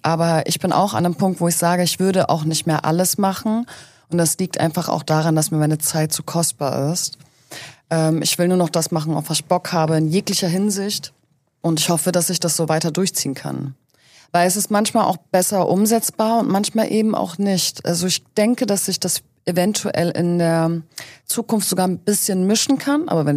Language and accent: German; Berlin, Germany; ich komme aus Berlin.